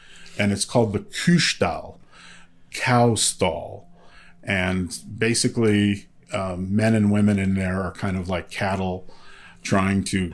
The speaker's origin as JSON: {"language": "English", "country": "Canada", "said": "Being Canadian"}